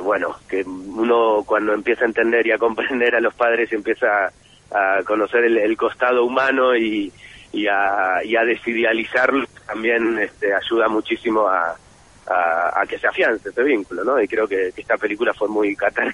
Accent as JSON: {"language": "Spanish", "country": "Argentina", "tie": "born or raised there", "lives_now": "Spain", "said": "si bien soy argentino por cultura, nací aquí en España, y bueno, la mayoría de mi vida, finalmente, por suerte, ya en democracia, viví en Argentina."}